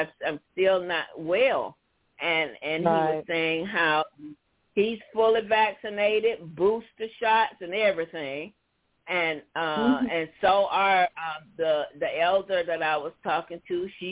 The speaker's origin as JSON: {"language": "English", "town": "Columbus", "country": "United States", "tie": "born or raised there", "said": "Not at the house that you and I met, Gretchen, but at our other house where we grew up, where I was born."}